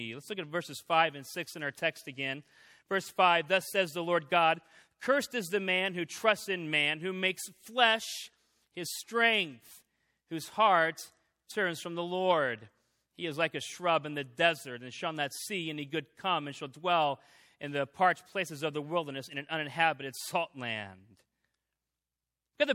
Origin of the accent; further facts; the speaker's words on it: Washington, United States; Okay, I grew up in Washington State, and downtown Chicago is kind of confusing.